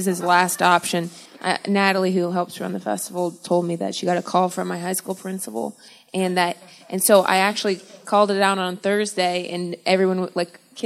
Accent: Ohio, United States; Yeah, because I hail from Ohio.

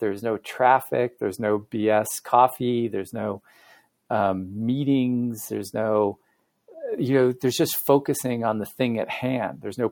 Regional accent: Montana, United States; I'm from Montana

